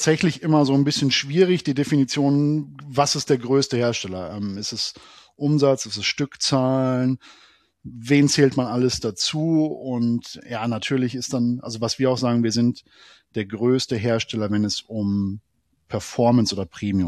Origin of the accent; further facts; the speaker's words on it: Bavaria, Germany; now in North Rhine-Westphalia, Germany; Man wird auch als Bayer wohlwollend in der Familie willkommen und herzlich